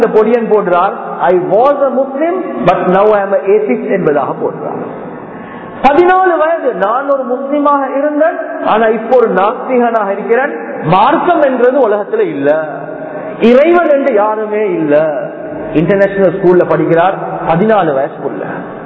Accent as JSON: {"language": "Tamil", "town": "Colombo", "region": "Western Province", "country": "Sri Lanka", "said": "நான் கொழும்புல சேர்ந்தவர்"}